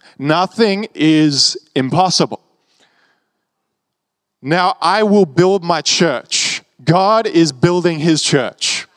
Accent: Australia; I'm Australian.

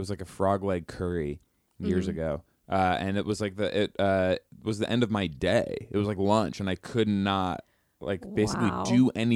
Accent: Massachusetts, United States; I grew up in Massachusetts.

